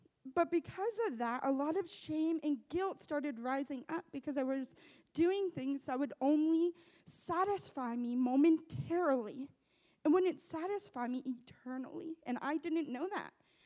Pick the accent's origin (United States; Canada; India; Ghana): Canada; Middleton, Nova Scotia; I'm from the East Coast. I'm from Middleton, Nova Scotia. Most of you probably don't know where that is, but Truman does because we grew up together. So that's the only fun part. So Middleton, Nova Scotia is very small, very remote. It's a big country area.